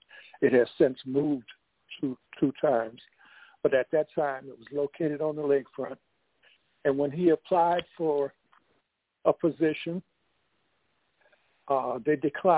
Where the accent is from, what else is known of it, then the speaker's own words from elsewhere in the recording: New Orleans, Louisiana, United States; born there; I was born in New Orleans, Louisiana, 24th of March, 1947.